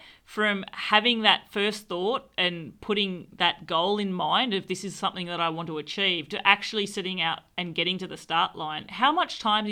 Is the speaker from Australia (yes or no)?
yes; Australia; I am an Australian